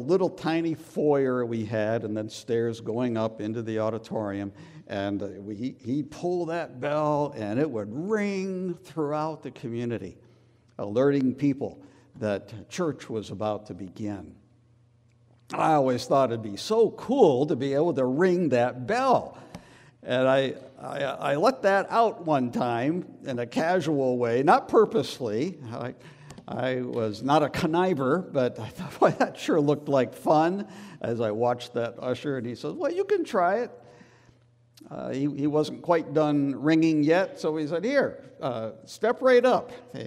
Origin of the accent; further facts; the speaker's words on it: New England, United States; I grew up in New England, just a small, classic New England town. It was a marvelous place to grow up.